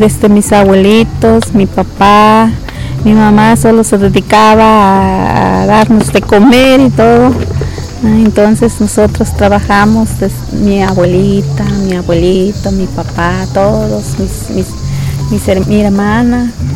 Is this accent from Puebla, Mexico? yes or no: yes; Cuetzalan, Puebla, Mexico; vengo de Cuetzala, bueno, del centro, pero es un barrio que se llama Xiliapa.